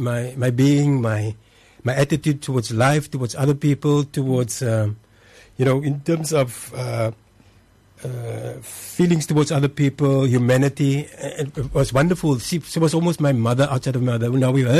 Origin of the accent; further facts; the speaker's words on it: Port Elizabeth, Eastern Cape, South Africa; born there; And in the dusty street of Paul East, Gilfellan Street, close to the old police station